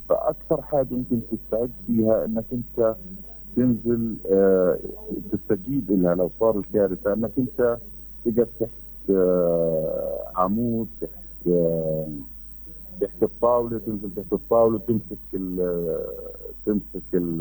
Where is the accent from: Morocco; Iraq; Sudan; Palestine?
Palestine; Gaza, Gaza Strip; شو هي سيناريوهات الكوارث اللي ممكن تحدث عندنا في غزه